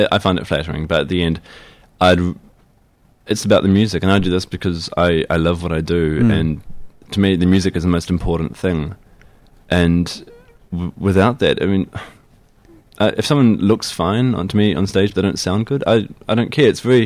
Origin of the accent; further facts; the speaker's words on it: New Zealand; I love my hometown, I do, and New Zealand is a fantastic place to be. I mean, my little hometown, which will always be home for me